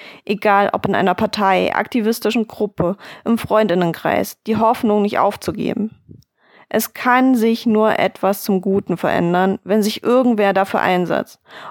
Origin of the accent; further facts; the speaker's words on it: Germany; born there; Ich bin in Deutschland geboren, nicht krank oder behindert.